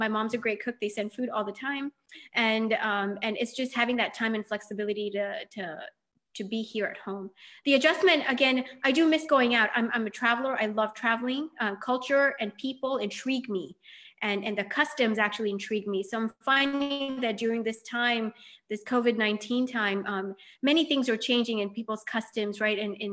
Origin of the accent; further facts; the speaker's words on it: Gainesville, Florida, United States; And then we brought that custom here into the United States, growing up in Florida, Gainesville, Florida. Go Gators.